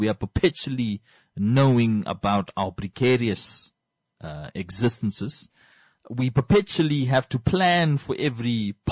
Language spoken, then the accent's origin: English; Namibia; accent: Namibian; he once told me that me and my British English, but it's just me and my South African accent, basically, which is technically a Namibian accent.